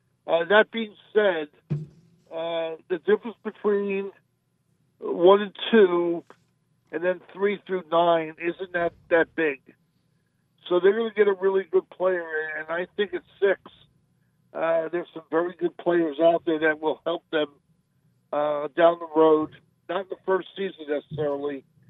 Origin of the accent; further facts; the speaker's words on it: New York, United States; now in Las Vegas, United States; I wanted to be a pro hockey player growing up in New York, but I didn't have quite the game.